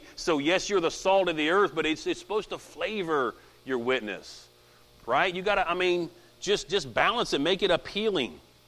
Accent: Indiana, United States; now in Virginia, United States; the first time I came to Virginia, I come from Indiana. Now, we used to have hogs everywhere

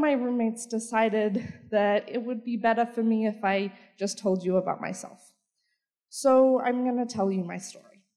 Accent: Canberra, Australian Capital Territory, Australia; I'm not from around here. I'm from Canberra, Australia.

